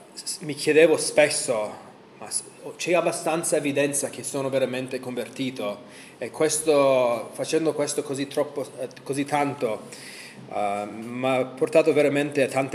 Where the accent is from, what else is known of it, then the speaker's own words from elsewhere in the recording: United States; sono cresciuto negli Stati Uniti. Nessuno dei miei genitori erano credenti. Mio papà, essendo da Palermo